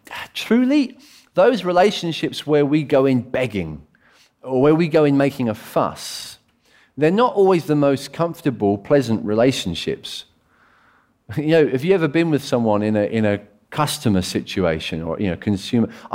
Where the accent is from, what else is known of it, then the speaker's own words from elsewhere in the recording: England, United Kingdom; You know, I'm very English.